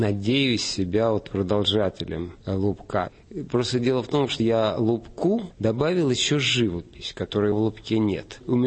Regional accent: Moscow, Russia; Я родился в Москве на улице Щепок. Мое детство прошло среди одно-двухэтажных домиков.

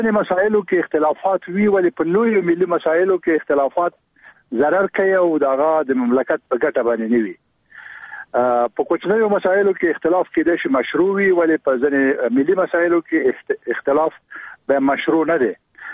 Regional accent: Afghanistan; تمام با هم برادر هستیم و در هویت بزرگ ما افغان هستیم.

